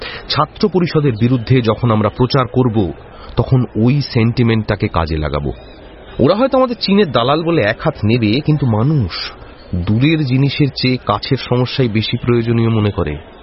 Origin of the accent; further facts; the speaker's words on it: Jalpaiguri, West Bengal, India; আমি মফস্বলের ছেলে, জলপাইগুড়িতে কংগ্রেসের সমর্থক ছিলাম।